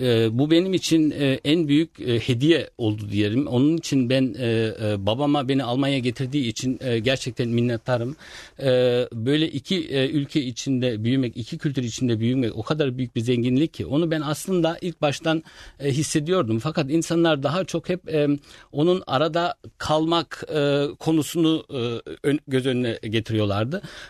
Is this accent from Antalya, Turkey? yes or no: no; Kayseri, Turkey; born there; Önce Kayseri'ye gidip geliyordum, doğduğum yere.